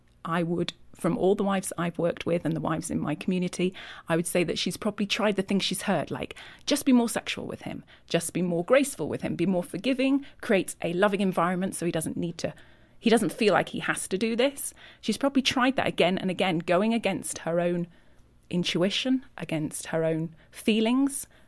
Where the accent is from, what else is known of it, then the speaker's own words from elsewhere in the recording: Yorkshire and the Humber, United Kingdom; now in United States; I'm from England, from Yorkshire.